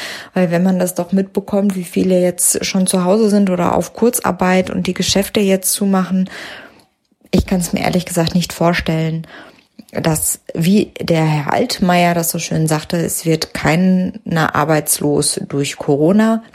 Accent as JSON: {"language": "German", "town": "Essen", "region": "North Rhine-Westphalia", "country": "Germany", "said": "Ich komme ja aus Essen"}